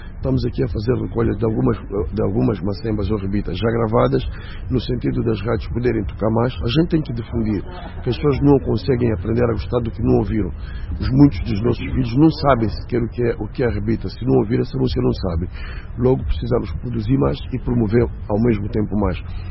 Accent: Angola; nós somos angolanos

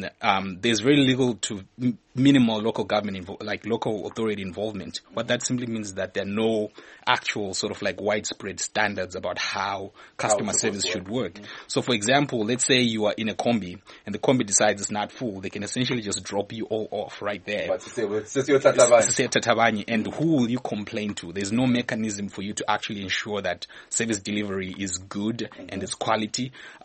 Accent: Zimbabwe; I'm from Zimbabwe, a very soft spot for home, right?

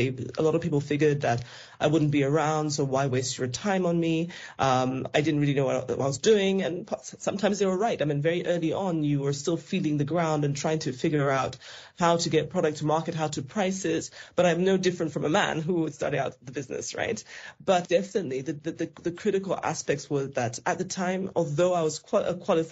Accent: Zambia; And I'm originally from Zambia.

